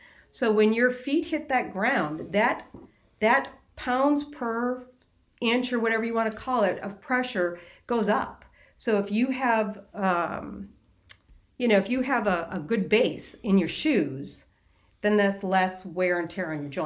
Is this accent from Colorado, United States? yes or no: no; Fargo, North Dakota, United States; also born or lived in Moorhead, Minnesota; growing up in the Fargo, Moorhead, Minnesota, Fargo, North Dakota area, Duluth was always for whatever reason, it was a place people wanted to go.